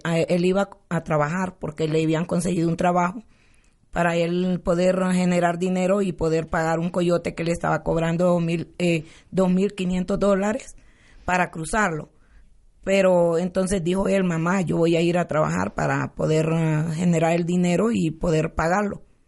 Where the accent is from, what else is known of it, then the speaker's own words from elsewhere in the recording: Tegucigalpa, Francisco Morazán, Honduras; De Tegucigalpa, Honduras. Ajá, somos originarios de Honduras.